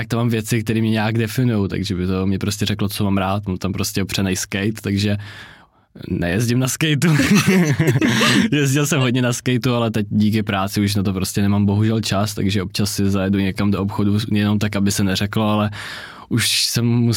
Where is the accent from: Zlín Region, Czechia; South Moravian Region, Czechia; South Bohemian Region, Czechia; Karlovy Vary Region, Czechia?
Karlovy Vary Region, Czechia; Karlovy Vary; born or raised there; also born or lived in Ústí nad Labem / Teplice